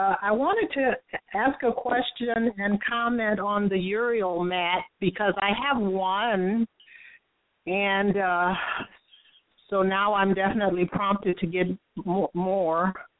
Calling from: Houston, Texas, United States; I'm calling from Houston this time. I'm usually listening to your incredible show from California, but I'm calling from Houston.

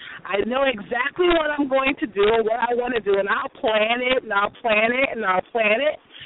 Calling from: Secaucus, New Jersey, United States; I'm in Secaucus, and I've been having some signal issues out here today.

